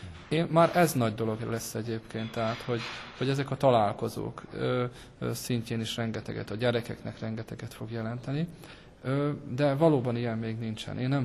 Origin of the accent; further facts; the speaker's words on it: Vojvodina, Serbia; például odahaza a Délvidéken is